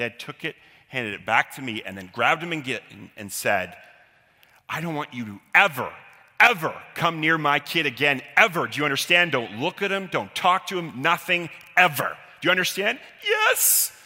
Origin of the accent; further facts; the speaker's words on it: Victoria, British Columbia, Canada; I grew up in Victoria.